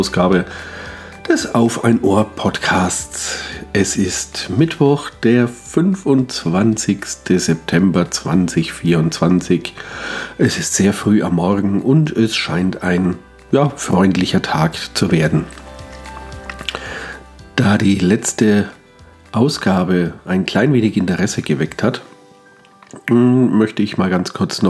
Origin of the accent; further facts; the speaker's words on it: Bavaria, Germany; Ich stamme ursprünglich aus Mittelfranken, bin, wie das so ist, der Liebe wegen nach Unterfranken verschleppt worden. Ja, aufgrund meiner mittelfränkischen Herkunft liegt es wohl, dass ich so gänzlich dialektfrei spreche.